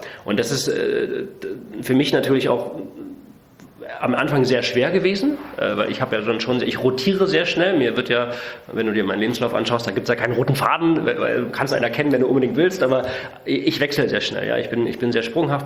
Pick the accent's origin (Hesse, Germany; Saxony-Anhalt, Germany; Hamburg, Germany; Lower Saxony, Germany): Saxony-Anhalt, Germany; Ich bin im Osten aufgewachsen, in Sachsen-Anhalt. Erst auf einer Militärbasis von der NVA, weil mein Vater war bei der NVA, war Major, das heißt Offizier